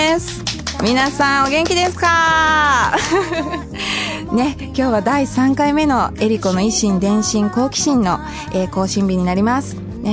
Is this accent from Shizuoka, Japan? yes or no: yes; Hamamatsu, Shizuoka, Japan; 浜松、私の実家のある、浜松に行ってきたんですけれども